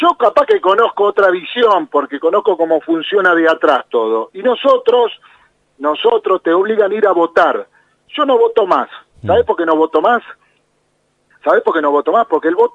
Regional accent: Villa Carlos Gardel, Buenos Aires Province, Argentina; Yo vengo de la Villa Carlos Gardel

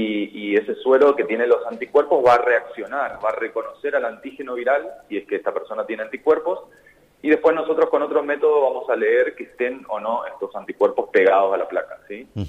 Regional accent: Misiones, Argentina; Soy de Misiones, ¿sí? Yo soy misionero, sí. Y estudié en Misiones la carrera de licenciatura en genética en la Universidad Nacional de Misiones y luego vine a hacer el doctorado a Buenos Aires.

